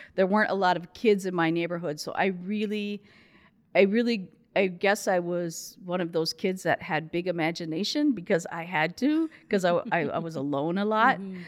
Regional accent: Rochester, Minnesota, United States; So I was born in Rochester, Minnesota. I'm the fifth of five children.

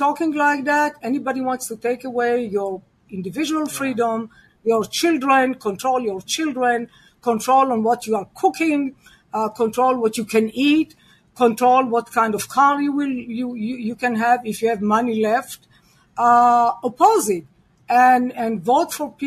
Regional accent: Israel; English is a second language; moved away as an adult; now in United States; And there are many people, actually, who came here. I came here from Israel.

